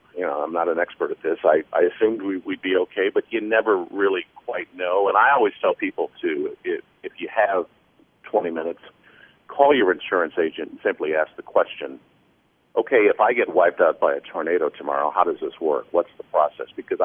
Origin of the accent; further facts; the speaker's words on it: Quad Cities, United States; And Robin and I go back to growing up in the Quad City, so that's how long Robin and I go back.